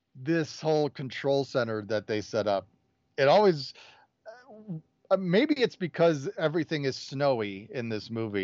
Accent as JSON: {"language": "English", "town": "Chicago", "region": "Illinois", "country": "United States", "tie": "born or raised there", "said": "So like I grew up in Chicago."}